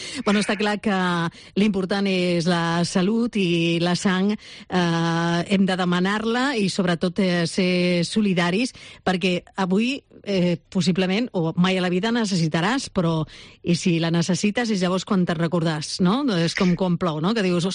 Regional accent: Castelldefels, Catalonia, Spain; com acaben vostès al meu poble, que ja és ciutat Castelldefels

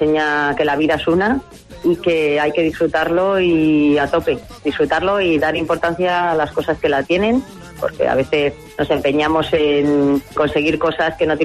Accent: Madrid, Community of Madrid, Spain; now in Guadalajara, Spain; Bueno, yo soy de Madrid

